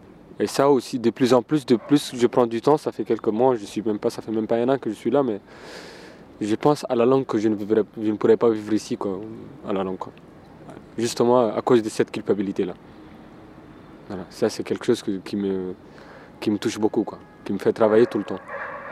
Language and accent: French; Chad; ce qui se passe chez moi, au Tchad